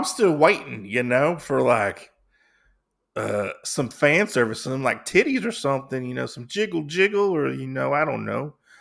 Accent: Texas, United States; I'm a white guy from Texas.

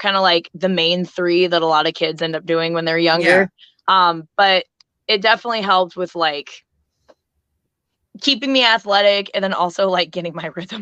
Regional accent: Davenport, Iowa, United States; Yes. Yep. Born and raised in Davenport, Iowa.

